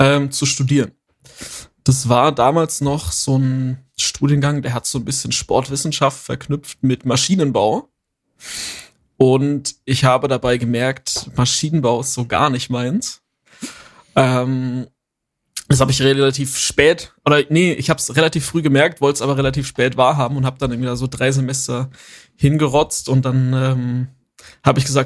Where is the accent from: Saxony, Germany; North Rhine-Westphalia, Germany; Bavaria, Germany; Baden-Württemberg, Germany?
Bavaria, Germany; Aus so einem kleinen, süßen Dorf. Nee, es ist eigentlich eine Stadt. Mit so, ich glaube, 8000 Einwohnern, ganz, ganz oben in Bayern, so an der Grenze zu Thüringen.